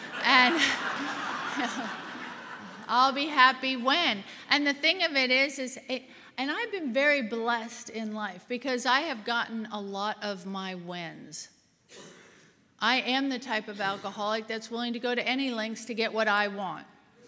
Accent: Australia; my father's Australian, my mom's American, so that makes me half and half. And I was raised in Australia

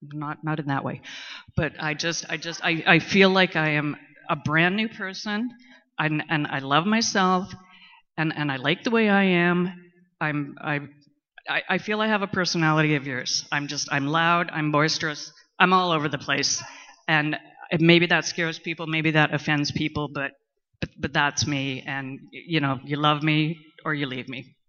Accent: Canada; I'm from Canada.

